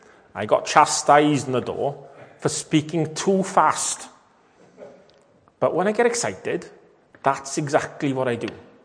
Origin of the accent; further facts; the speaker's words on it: Llanlas, Wales, United Kingdom; I come from Llanlas